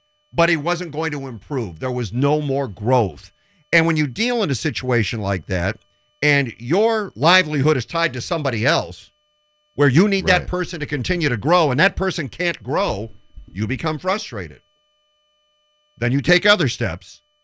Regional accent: Phoenix, Arizona, United States; But I grew up in Phoenix.

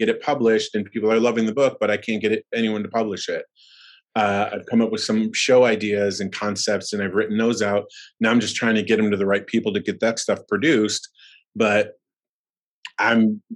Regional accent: Buffalo, New York, United States; also born or lived in Florida; So I started in Buffalo. We're originally from Buffalo. Moved down to Florida.

